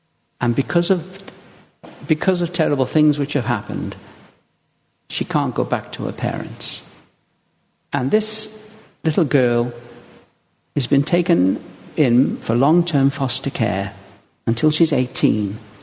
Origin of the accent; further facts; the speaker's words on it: Stone, West Midlands, United Kingdom; born there; I was born in Stone, Staffordshire.